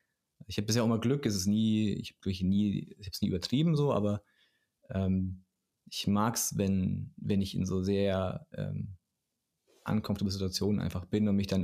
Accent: Hof, Bavaria, Germany; Und kam dann zurück nach Hof in meine Heimat, war so, ich kann hier nicht mehr wohnen

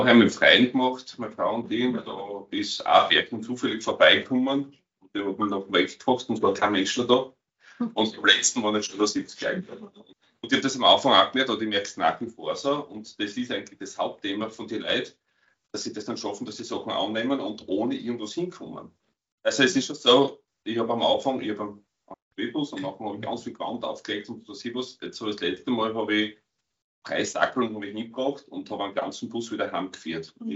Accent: Sankt Margarethen, Styria, Austria; ich bin aus St. Margareta Graz

